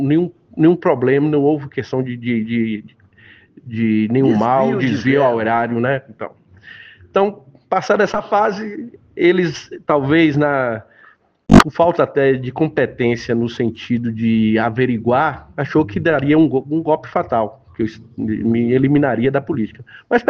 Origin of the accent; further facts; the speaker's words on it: Barra do Furado, Rio de Janeiro, Brazil; born there; eu tenho um irmão, que é Luluzinho, lá de Barra do Furado também, de onde eu nasci